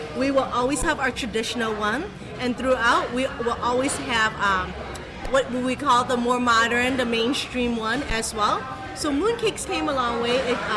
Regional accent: Chicago, Illinois, United States; I grew up in Chicago

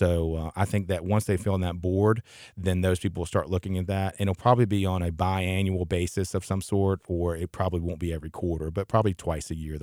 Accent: Florida, United States; I'm from Florida.

